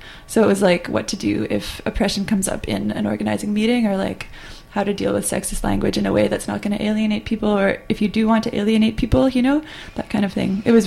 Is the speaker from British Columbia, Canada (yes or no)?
yes; Vancouver, British Columbia, Canada; I came from Vancouver down to Long Beach